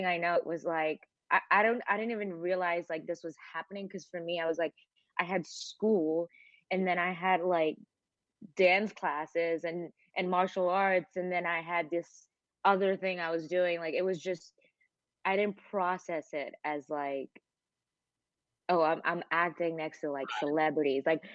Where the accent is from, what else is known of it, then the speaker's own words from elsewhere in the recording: Bangkok, Thailand; also born or lived in Mumbai, India / Chicago, United States; now in United States; I was born in Thailand, and then raised between Mumbai and Bangkok.